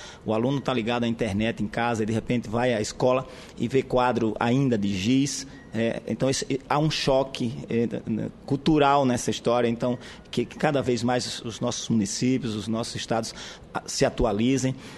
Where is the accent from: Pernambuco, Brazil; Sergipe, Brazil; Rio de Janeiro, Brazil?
Sergipe, Brazil; Nossa Senhora de Lourdes; lá da cidade onde eu me criei, em Nossa Senhora de Lourdes